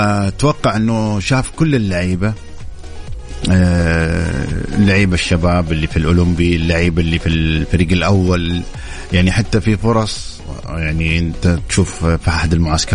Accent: Saudi Arabia; إن شاء الله يكون مكسب لنا حنا كسعوديين كمنتخب سعودي

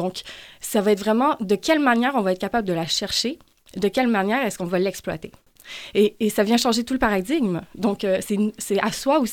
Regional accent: Quebec, Canada; Alors, moi, je suis québécoise aussi.

